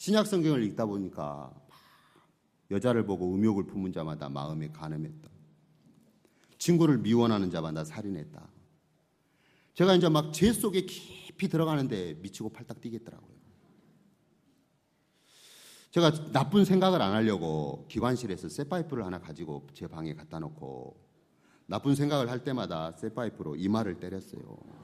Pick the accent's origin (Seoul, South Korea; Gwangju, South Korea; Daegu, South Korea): Gwangju, South Korea; 제 고향이 전라남도 광주예요.